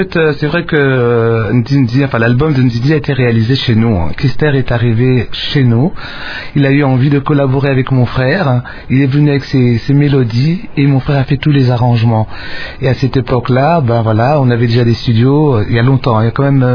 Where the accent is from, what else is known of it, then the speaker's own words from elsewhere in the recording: Geneva, Switzerland; born there; je suis congolaise, mais je suis née à Genève, mon père est ambassadeur, on a énormément voyagé